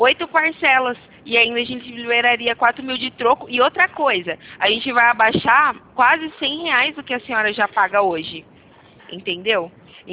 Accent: Santa Bárbara d'Oeste, São Paulo, Brazil; Eu sou aqui de Santa Bárbara do Oeste, no interior de São Paulo, tá?

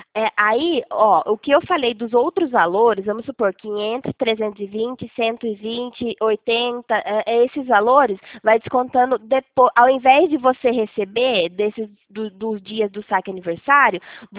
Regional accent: Leme, São Paulo, Brazil; Eu sou aqui de Leme

